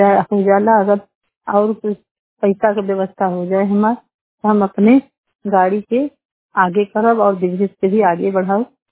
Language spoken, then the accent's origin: Hindi; Narayanpur, Uttar Pradesh, India; हम नारायणपुर समुआ बाजार जिला मिर्जापुर बझवा ब्लॉक का रहने वाली हूँ।